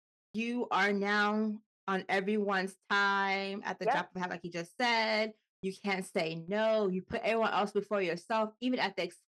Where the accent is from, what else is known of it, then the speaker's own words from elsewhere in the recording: Nigeria; especially being Nigerian and being in such a small knit culture, community, people can label you good girl, bad girl.